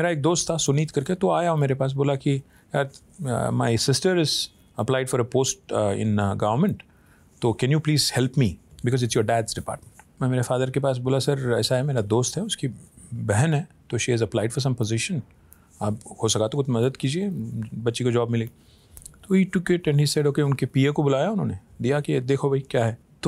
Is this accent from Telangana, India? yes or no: yes; Hyderabad, Telangana, India; मैं जो हैदराबाद में एक पला बड़ा लड़का